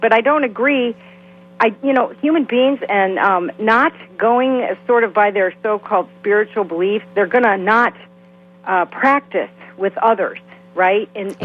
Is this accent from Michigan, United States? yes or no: yes; Michigan, United States; And I'm from Michigan